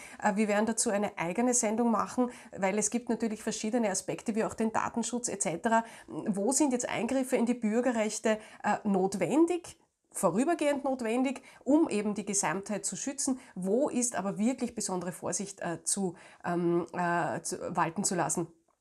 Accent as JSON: {"language": "German", "country": "Austria", "said": "aber so eine Art Auffangnetz gibt es ja auch bei uns in Österreich."}